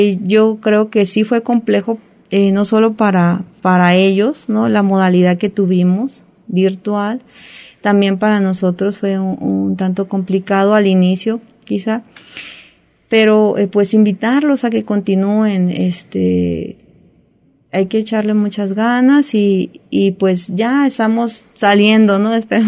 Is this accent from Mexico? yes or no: yes; Sinaloa, Mexico; moved away as an adult; also born or lived in Sonora; yo que soy de Sinaloa, porque realmente soy de Sinaloa, me fui a estudiar a Sonora y allá me quedé por un tiempo.